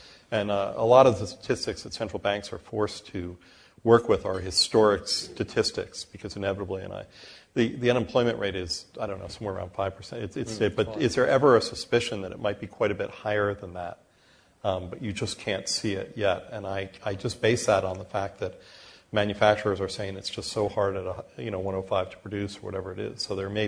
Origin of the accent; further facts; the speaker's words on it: United States; I come from a place where there's quite low unemployment, but I am American